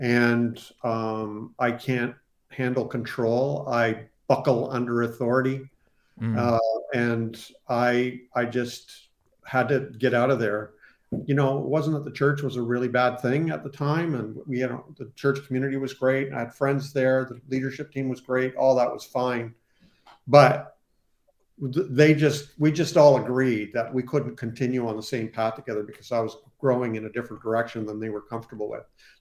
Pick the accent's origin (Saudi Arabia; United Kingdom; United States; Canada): Canada; I'm from Canada.